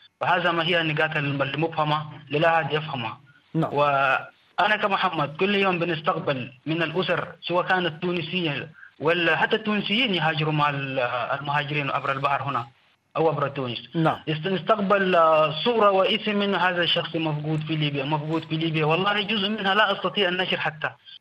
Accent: Darfur, Sudan; now in Libya; أنا هربت من دارفور من معسكرة النزوح في دارفور، حتى الآن أنا لا أعرف بلدي وين دارفور، وطالب لجوء لا أستطيع الاستقرار في السودان أم مواصلة تعليم. تعرضت لعدة انتهاكات في السودان فهربت إلى ليبيا

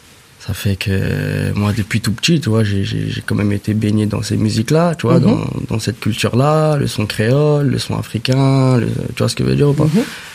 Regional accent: Champs-sur-Marne, Île-de-France, France; De là où j'ai grandi à Champs-sur-Marne.

